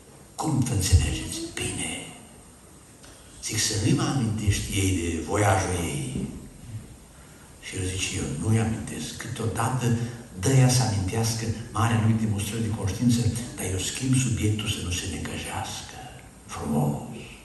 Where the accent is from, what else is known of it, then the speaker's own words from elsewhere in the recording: Apuseni Mountains, Romania; eu sunt moț de origine